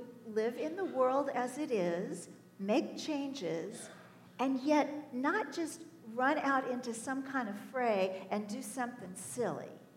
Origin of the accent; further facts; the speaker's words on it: Kansas City, Missouri, United States; I grew up in Kansas City